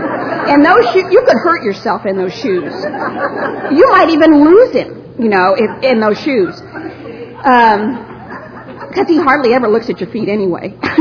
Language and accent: English; Addison, Texas, United States